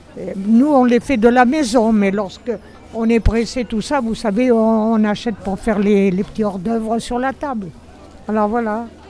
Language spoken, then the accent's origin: French; Bagneux, Île-de-France, France; also born or lived in Paris; now in Cachan, France; Je suis née à Bagneux. Je suis née dans Paris, 14e, mais j'ai été toujours à Bagneux. De mes grands-parents, l'école de Bagneux, mon mari, tout ça. Nous sommes de Bagneux. Maintenant, j'ai atterri à Cachan depuis 1974.